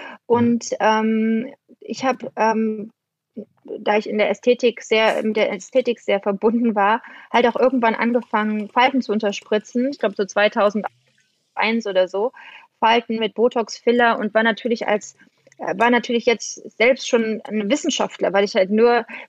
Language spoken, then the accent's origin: German; Thuringia, Germany; ich bin in Thüringen groß geworden. Ich bin eigentlich als Tomboy, nicht kleines Mädchen, eher als kleiner Junge, auf den Bäumen, den Thüringer Bäumen und Wäldern groß geworden